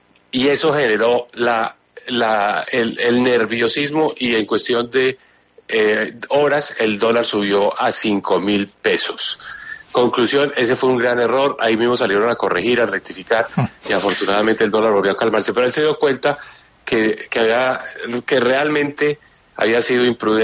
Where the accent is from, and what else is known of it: Colombia